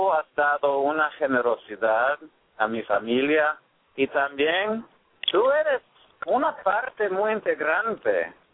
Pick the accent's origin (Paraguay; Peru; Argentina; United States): United States; San Francisco, California; born there; yo nací en San Francisco, California. Y yo nací en una colonia salvadoreña, o sea, estaba en Cat Street, en la Misión, y todo el mundo era latino